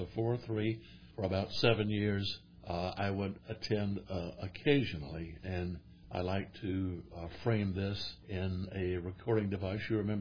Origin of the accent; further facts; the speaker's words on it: Charlotte, North Carolina, United States; I look back at the age of five, again from my hometown of Charlotte, and that's where I began my formal education in kindergarten at the largest ARP church in Charlotte.